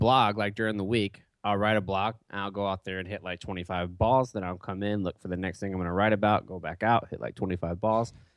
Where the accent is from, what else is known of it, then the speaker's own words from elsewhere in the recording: Jacksonville, Florida, United States; in Jacksonville, so we went. I think I was probably 13 or 14